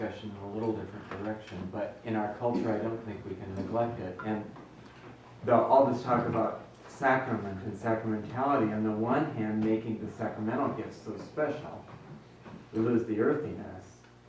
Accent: South Dakota, United States; Well, I'm from South Dakota, and he's from Indiana.

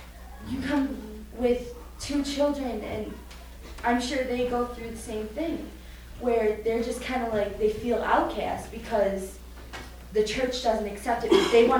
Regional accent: Milwaukee, Wisconsin, United States; I'm from Milwaukee, Wisconsin.

